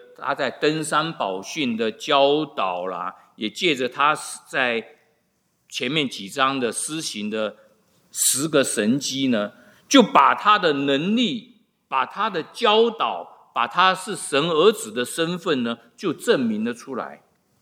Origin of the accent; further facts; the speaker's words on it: China; 我们来自中国亚洲的